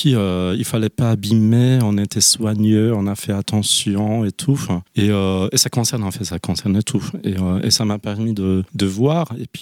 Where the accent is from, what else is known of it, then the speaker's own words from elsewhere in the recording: Warsaw, Masovian Voivodeship, Poland; now in France; Par mes grands-parents, et moi et mon frère, nous sommes nés déjà à Varsovie. Donc on est resté à Varsovie, et puis moi j'ai déménagé en France en 2017.